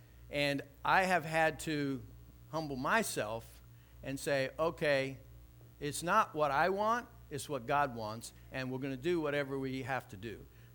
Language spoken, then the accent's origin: English; Micanopy, Florida, United States; I live in Micanopy. I was raised in Micanopy. I love Micanopy.